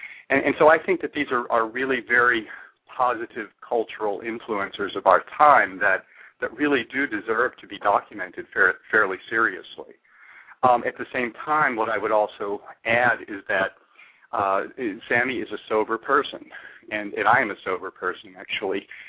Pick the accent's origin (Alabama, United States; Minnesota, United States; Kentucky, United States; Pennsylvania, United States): Kentucky, United States; And I'm originally from Kentucky, which is, you know, I guess that's far enough south for me to be considered a Southerner.